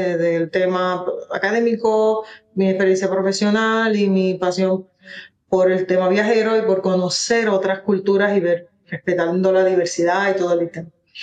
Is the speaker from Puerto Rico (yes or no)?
yes; San Lorenzo, Puerto Rico; moved away as an adult; now in Spain; del pueblo de San Lorenzo, específicamente del barrio Espino de San Lorenzo, con mucho orgullo y mucha honra. Ese es mi barrio, ese es mi pueblo en Puerto Rico. Llevo en España cerca de 10 años. Vivo aquí porque me casé con un español.